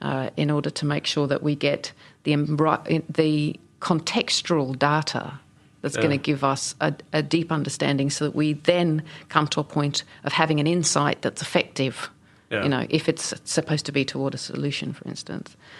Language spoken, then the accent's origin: English; Australia; And also, I'm Australian, so I'm primarily lazy